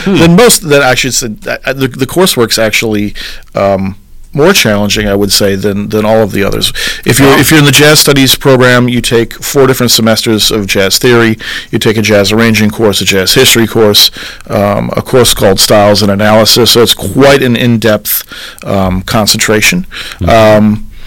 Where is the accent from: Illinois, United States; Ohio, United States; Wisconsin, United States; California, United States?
Wisconsin, United States; Racine; I grew up in Racine. I feel like I kind of know these kids.